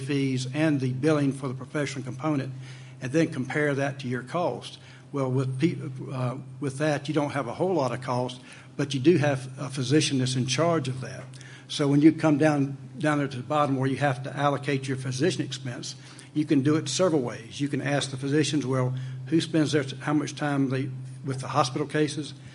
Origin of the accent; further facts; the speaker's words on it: South Carolina, United States; I'm from South Carolina.